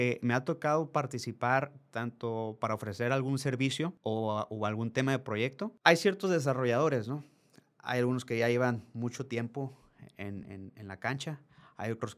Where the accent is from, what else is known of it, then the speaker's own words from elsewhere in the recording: Tijuana, Baja California, Mexico; Yo vengo de Tijuana.